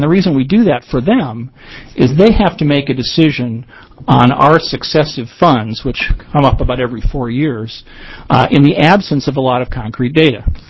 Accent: Portland, Oregon, United States; from Portland.

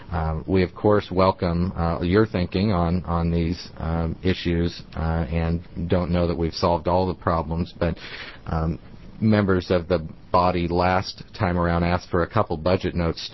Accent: Coos Bay, Oregon, United States; now in Salem, United States; And I grew up in Coos Bay very proudly. Anyone who knows me knows that's where I'm from. I live in Salem area.

